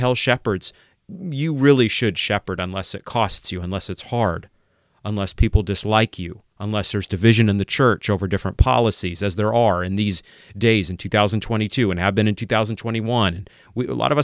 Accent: Maine, United States; I vacationed a few times in Quebec growing up in Maine.

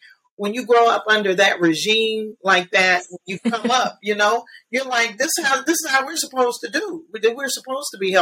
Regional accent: Atlanta, Georgia, United States; And luckily, I'm born and raised in Atlanta. My parents were well grounded here.

